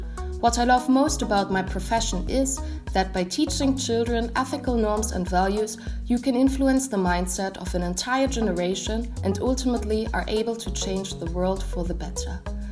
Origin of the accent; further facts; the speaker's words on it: Leipzig, Saxony, Germany; I was born and raised in Leipzig, East Germany, but consider myself a world citizen